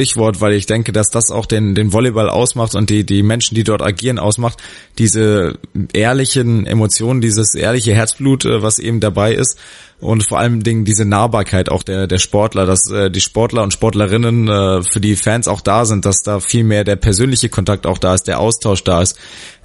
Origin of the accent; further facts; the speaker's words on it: Hesse, Germany; da sehr im Rhein-Main-Gebiet unterwegs bin, weil es meine Heimat ist